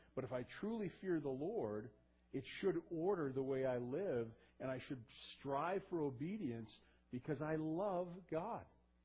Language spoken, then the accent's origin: English; Massachusetts, United States; I'm from Massachusetts.